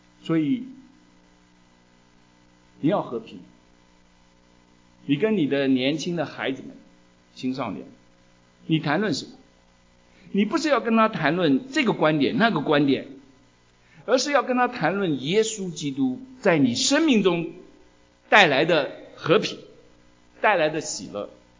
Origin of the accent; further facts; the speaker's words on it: China; 这种美国的笑话我们中国人是听不懂